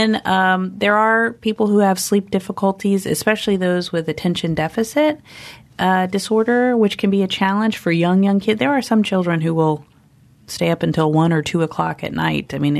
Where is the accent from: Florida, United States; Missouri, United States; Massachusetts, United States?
Florida, United States; Tallahassee; I'm from Tallahassee. So not only do I see the kids, but some of these kids, you know, I went to school with their parents